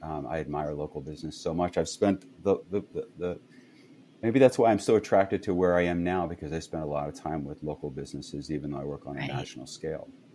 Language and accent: English; Maryland, United States; also born or lived in Indiana; Early on with my dad's family in Indiana, and then a little bit later on with my mom's family in Maryland.